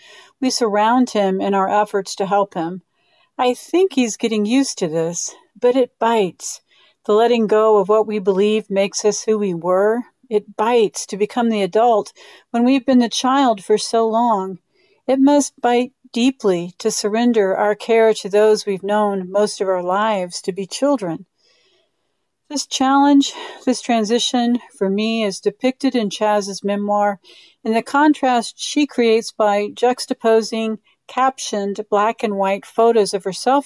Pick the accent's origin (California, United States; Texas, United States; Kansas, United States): Kansas, United States; Dodge City; For HPPR Radio Readers … from Dodge City, Kansas.